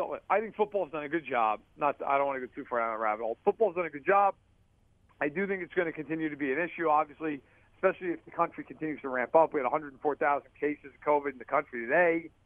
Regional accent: New York, United States; everyone who I'm sure hears me speak knows I'm from New York

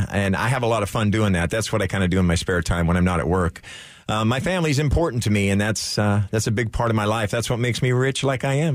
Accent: Walla Walla, Washington, United States; Now, folks, if you grew up where I grew up in Walla Walla, Washington, that's where you can find the Walla Walla sweet onions.

